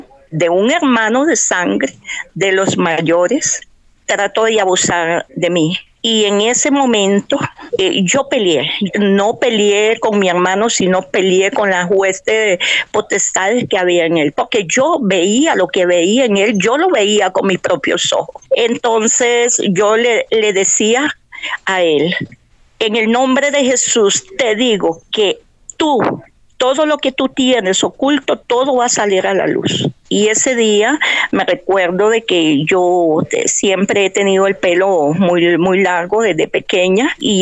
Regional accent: Costa Rica; born there; Vengo de una familia de padres nicaragüenses, nací en Costa Rica. Mis padres pues tuvieron una creación de 9 hermanos, pues yo soy la mayor de 3 hermanos.

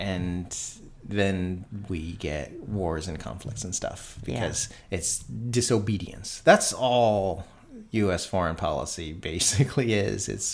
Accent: United States; because as an American, what I learned in school was that there are all these different countries

